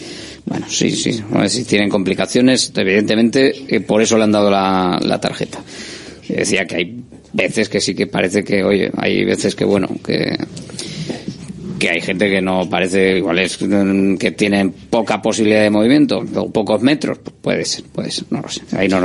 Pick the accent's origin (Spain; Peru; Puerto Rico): Spain; Basque Country; nosotros somos de Guipúzcoa